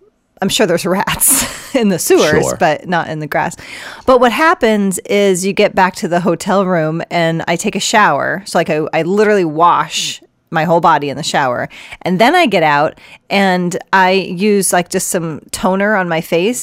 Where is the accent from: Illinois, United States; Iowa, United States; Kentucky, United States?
Iowa, United States; now in Massachusetts, United States; I grew up in Iowa my whole life, and then I would come to Boston to visit my sister